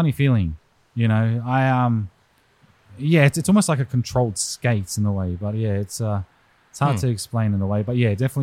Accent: New Zealand; now in Australia; Yeah, born in Australia, raised in New Zealand, but most of my car life has been in Australia.

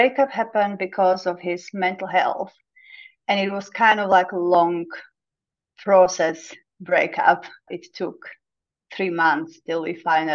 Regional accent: Slovakia; also born or lived in London; now in Prague, Czechia; I'm from Slovakia. I lived all around the world, currently in Prague, but I was in London for 5 years. I'm still planning to come back.

